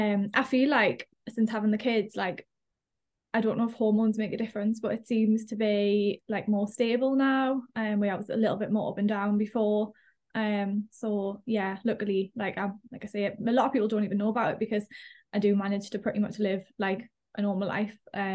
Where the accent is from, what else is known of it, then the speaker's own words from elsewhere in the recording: South Shields, North East England, United Kingdom; I grew up in South Shields, in a little place called Leggett. I lived in a little flat, just me and my mum, little upstairs flat